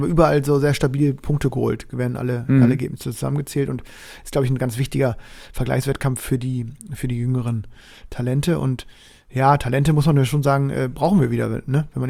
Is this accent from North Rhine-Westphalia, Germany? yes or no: no; Bremen, Germany; now in Berlin, Germany; Kenne das noch als Bremer, damals war das schon eine Sensation, wenn man unter die ersten acht gekommen ist.